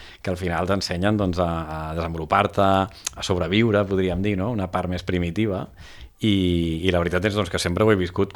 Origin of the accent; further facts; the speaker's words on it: Barcelona, Catalonia, Spain; also born or lived in Priorat; Doncs jo sóc a meitat del Priorat, meitat de Gràcia, de Barcelona, 50-50.